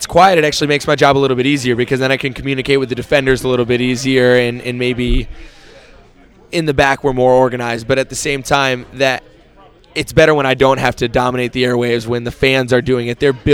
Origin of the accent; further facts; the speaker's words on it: Toronto, Ontario, Canada; now in United States; if you knew he was going to play against Toronto 2 days later, let me play against my hometown team in front of my friends.